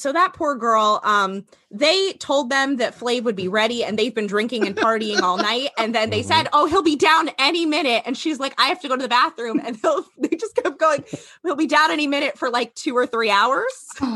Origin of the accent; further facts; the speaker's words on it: Paramus, New Jersey, United States; because that is my neck of the woods where I grew up, I'm from Paramus, home of the best sunsets